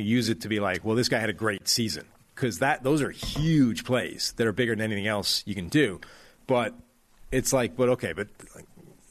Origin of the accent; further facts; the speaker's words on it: Ireland; accent: Irish; moved away as an adult; also born or lived in America / England; Then we moved to America, England, blah, blah, blah. Came back to Ireland, eventually got my Irish accent back before I moved over here.